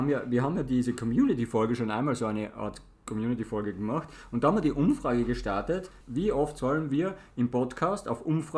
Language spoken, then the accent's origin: German; Austria; Also wir sind aus Österreich.